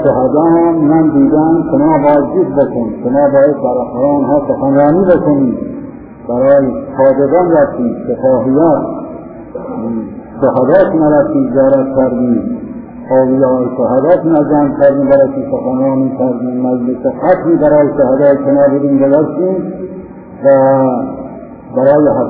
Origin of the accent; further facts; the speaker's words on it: Khomeyni Shahr, Isfahan, Iran; در خود خمینی شهر خودمون که ولادت من در اینجا بوده که در اصفهان